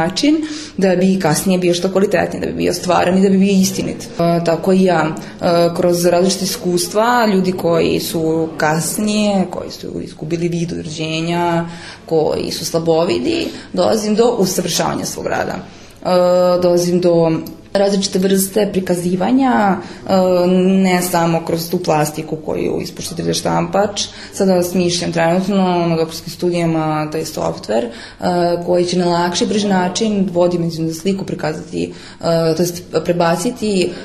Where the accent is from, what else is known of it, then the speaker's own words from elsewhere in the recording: Novi Sad, Vojvodina, Serbia; dolazim iz Novog Sada.